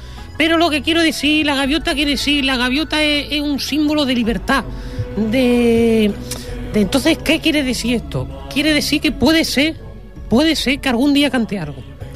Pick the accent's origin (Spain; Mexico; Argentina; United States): Spain; Andalusia; Que soy andaluz y me cuesta poquito de pago.